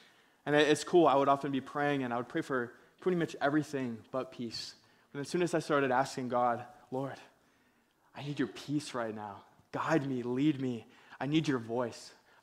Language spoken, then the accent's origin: English; Victoria, British Columbia, Canada; You know, for me, me and my wife, Maya, we moved here a couple months ago. I came from Victoria, and she came from Chilliwacken, and this has been a totally new season for us.